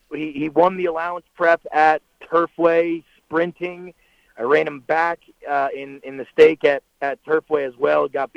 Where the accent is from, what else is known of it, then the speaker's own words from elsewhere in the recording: Hershey, Pennsylvania, United States; I'm from Central Pennsylvania originally, Penn National to be exact. I grew up in Hershey, Pennsylvania, which is about 15 minutes from Penn National Racecourse.